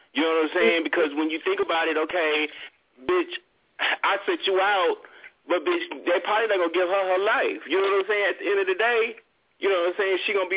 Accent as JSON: {"language": "English", "region": "Mississippi", "country": "United States", "said": "I'm from Mississippi, and where I'm from, I'm like an hour from New Orleans. So that is my stomping ground."}